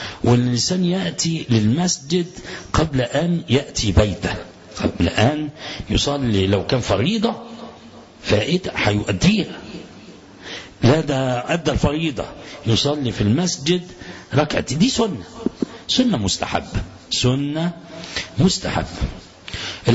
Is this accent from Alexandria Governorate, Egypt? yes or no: yes; Alexandria, Alexandria Governorate, Egypt; وبعدين جيت بلدي إسكندرية أصلي الظهر